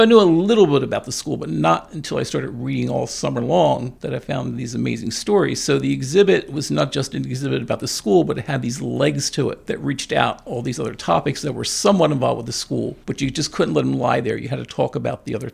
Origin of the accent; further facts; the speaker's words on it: Hamilton, New Jersey, United States; also born or lived in Trenton; I was born in Trenton in McKinley Hospital, which is the old Helene Fould, which is now Capital Health. And then I grew up in Hamilton, and I went to Hamilton Township Schools.